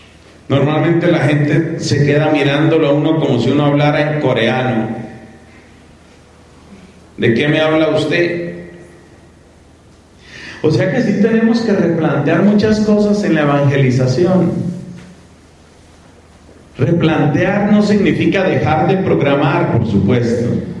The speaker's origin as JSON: {"language": "Spanish", "country": "Colombia", "lives_now": "Peru", "said": "la tristeza de país de donde yo vengo, Colombia, ya tiene autorizado eso."}